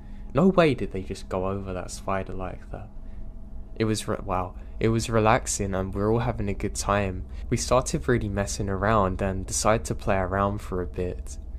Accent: Midwest, United States; I grew up in the Midwest, US.

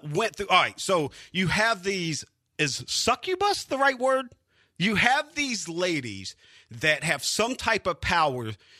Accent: South Carolina, United States; Yeah, growing up in South Carolina, you watched the Braves all the time.

